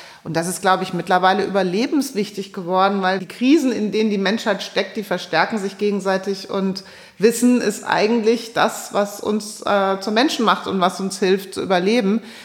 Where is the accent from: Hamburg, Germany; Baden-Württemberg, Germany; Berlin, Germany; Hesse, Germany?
Hesse, Germany; wie komme ich als Hessin, wie komme ich da raus und fahre um die Meere?